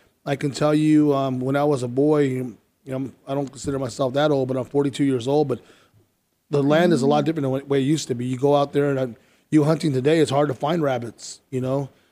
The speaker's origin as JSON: {"language": "English", "town": "Parker", "region": "Arizona", "country": "United States", "tie": "born or raised there", "said": "Yeah, I'm from the Colorado River Indian Tribes. I was born and raised here in Arizona. I grew up working on farms as a kid, and I've been here all my life."}